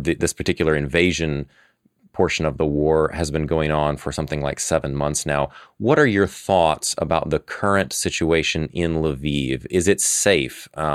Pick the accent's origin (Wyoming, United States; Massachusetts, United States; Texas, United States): Texas, United States; I'm from Texas. So for those of you listening to this who are my fellow Texans